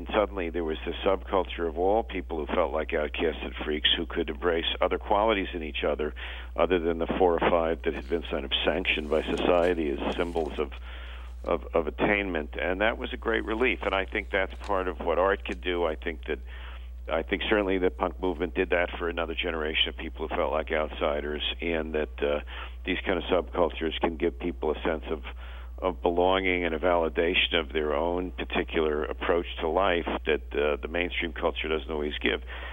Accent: New York, United States; now in California, United States; the time I enrolled the University of California in Berkeley and visited there for the first time, I was from New York, I visited during the California for the first time in August of 67

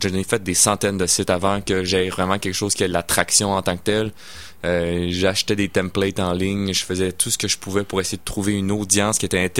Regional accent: Sainte-Foy, Quebec, Canada; Je suis né à Sainte-Foy, puis born and raised pour la suite. En fait, j'ai été élevé sur la rive sud.

